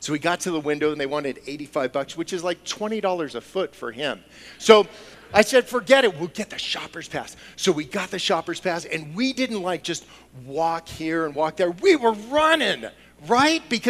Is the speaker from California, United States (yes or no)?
yes; San Diego, California, United States; I'm from San Diego, and I commute to Seattle.